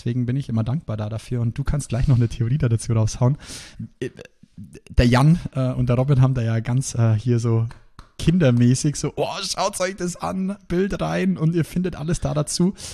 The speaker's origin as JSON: {"language": "German", "region": "Bavaria", "country": "Germany", "said": "bei uns in Bayern"}